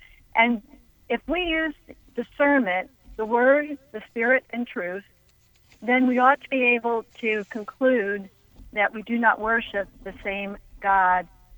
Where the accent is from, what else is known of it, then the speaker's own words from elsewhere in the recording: New York, United States; I am a Jewish believer, and oh, by the way, I am from New York